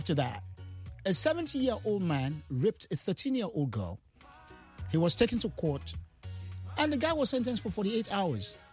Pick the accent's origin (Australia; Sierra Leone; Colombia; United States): Sierra Leone; I come from Sierra Leone, you know, in West Africa